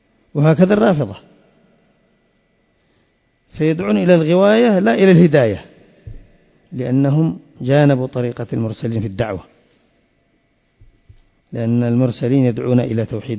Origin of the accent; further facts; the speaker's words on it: Yemen; وعندنا هنا في اليمن يأخذون بعض الناس